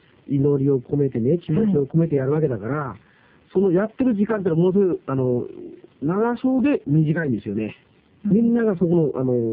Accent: Shizunai, Hokkaido, Japan; 来週からの3回は私の地元シドナイからの放送になります。

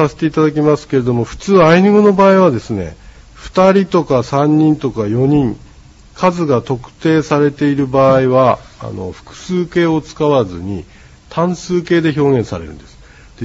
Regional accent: Biratori, Hokkaido, Japan; 私の地元であるビラトリ町二豚から出場した

